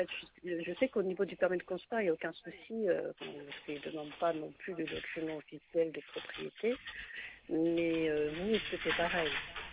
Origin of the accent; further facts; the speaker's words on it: Le Gosier, Guadeloupe; que moi, je suis du Gosier